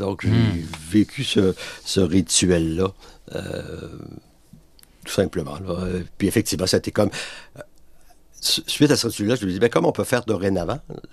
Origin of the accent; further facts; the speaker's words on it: Quebec, Canada; moi, c'est que je suis originaire de la Gaspésie, du bas du fleuve de la Gaspésie. Voilà. Donc la mer, pour moi, a une symbolique très particulière.